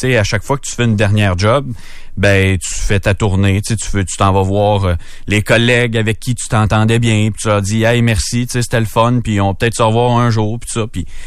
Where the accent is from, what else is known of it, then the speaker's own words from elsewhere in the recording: Quebec, Canada; je suis originaire de la Mauricie, puis pas pour rien que je m'en retourne dans mon coin non plus. Puis quand j'ai étudié au Saguenay